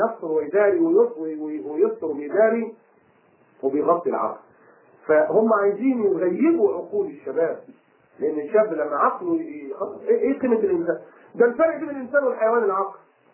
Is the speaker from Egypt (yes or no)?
yes; Egypt; وكل خمس ترغيفة عندنا في مصر بيبقى فيه 4 جنيه من امريكا بثلاث قمح.